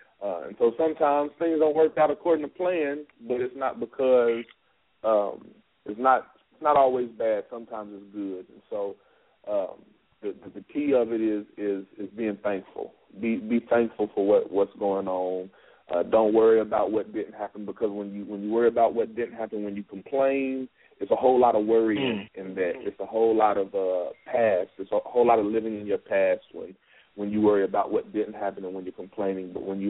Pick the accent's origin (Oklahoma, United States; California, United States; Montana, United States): Oklahoma, United States; now in Fayetteville, United States; I'm from Oklahoma originally. I live in Fayetteville, Arkansas right now.